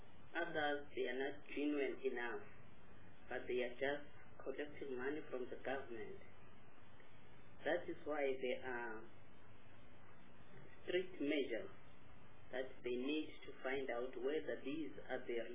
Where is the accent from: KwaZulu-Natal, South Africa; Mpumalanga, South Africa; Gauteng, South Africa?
Mpumalanga, South Africa; Chairperson, I'm from Mpumalanga.